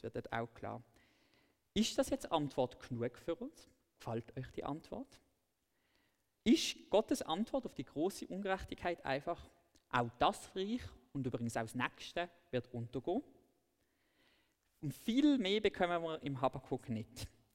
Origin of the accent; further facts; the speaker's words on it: Switzerland; bin ich als Schweizer überhaupt daran interessiert, dass Gott die ungerechten Systeme beseitigt? Als Christ bin ich es natürlich.